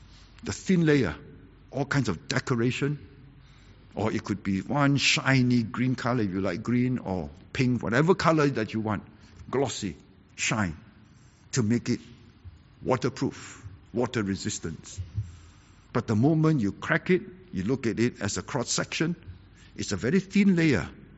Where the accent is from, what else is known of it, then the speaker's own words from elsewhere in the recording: Seremban, Negeri Sembilan, Malaysia; also born or lived in Singapore; I was born in Singapore, brought up in Seremban, until Singapore was kicked out of Malaysia to be on her own.